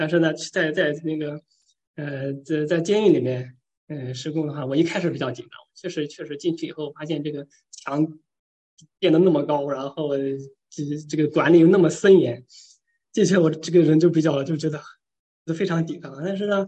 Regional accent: China; 我觉得这包括我中国人来说，中国人不太可能有一朵白花放在话筒上面

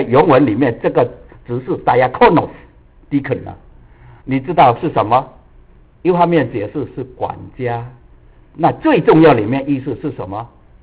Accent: China; 我们中国人，中国一个姐妹知道蔡淑娟啊

